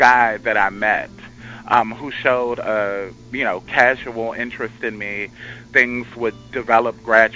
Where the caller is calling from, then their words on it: Richmond, Virginia, United States; Richmond, essentially.